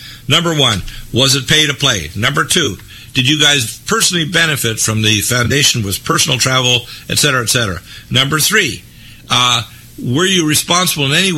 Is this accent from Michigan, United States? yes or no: yes; Detroit, Michigan, United States; Now, remember, Detroit is my home city. I was born in Detroit, okay? It's my city, okay? And I'm not black.